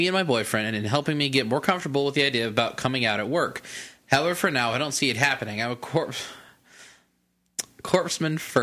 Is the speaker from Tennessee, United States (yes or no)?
no; Texas, United States; I can't word good. I'm from Texas. Yeehaw!